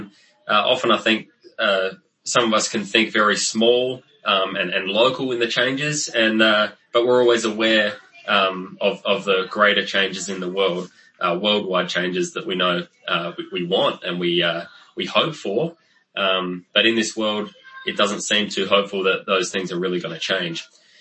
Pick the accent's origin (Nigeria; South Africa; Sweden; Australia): Australia; now in Seattle, United States; Yes, I am from Australia, though I live in Seattle now. I married a Seattle girl. So I live in Seattle now